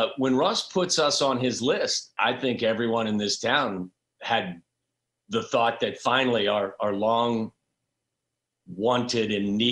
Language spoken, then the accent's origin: English; Cincinnati, Ohio, United States; I think it was like 7 or 8 years old, I grew up in Cincinnati, and all I wanted for Christmas one year was an Archie Griffin jersey.